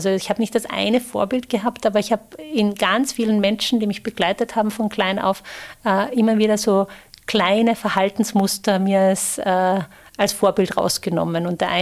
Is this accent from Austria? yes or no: yes; Upper Austria, Austria; moved away as an adult; Ich komme ja aus der Nähe von Linz